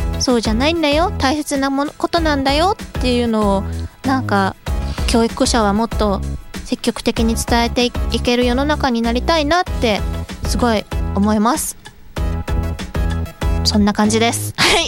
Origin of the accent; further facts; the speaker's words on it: Nagoya, Aichi, Japan; now in Tokyo, Japan; 地元が名古屋なので、